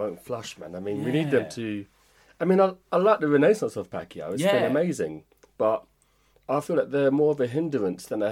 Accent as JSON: {"language": "English", "country": "United Kingdom", "said": "It's difficult to say because we're from the UK, so we see it firsthand. And we invented the sport. So we feel an element of ownership."}